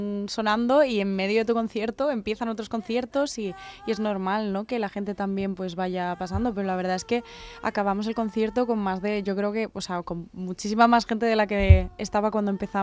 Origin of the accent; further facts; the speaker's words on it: Madrid, Community of Madrid, Spain; now in Barcelona, Spain; Yo soy de Madrid. Pero vivo en Barcelona.